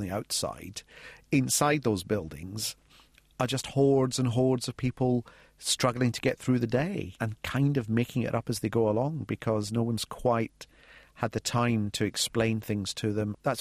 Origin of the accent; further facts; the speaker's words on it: Scotland, United Kingdom; And because I'm Scottish, people seem to imagine, therefore, that all the anger and the aggression and the rage comes from me, and are then surprised when I open my mouth and out comes a very un-Scottish accent.